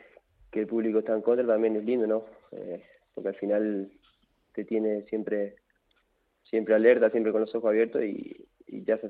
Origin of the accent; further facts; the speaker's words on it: Salto, Uruguay; born there; Sí, nací en Salto, a 7 kilómetros del centro, digamos, Salto